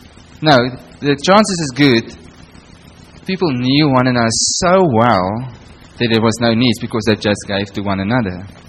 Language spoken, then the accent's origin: English; South Africa; I'm from South Africa. We've got our own political issues there.